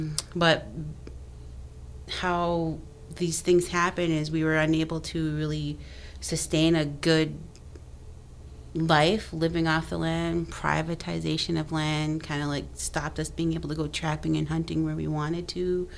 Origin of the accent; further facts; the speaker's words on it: Leech Lake, Minnesota, United States; And but I grew up in Leech Lake. Leech Lake is my home. I grew up in the woods in Leech Lake. My father, we lived a very traditional lifestyle. I grew up without electricity, water.